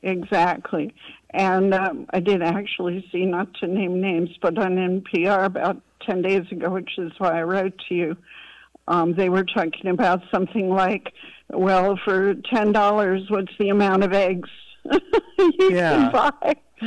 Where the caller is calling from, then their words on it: Crete, Greece; I'm calling from Crete, which is the southernmost island of Greece.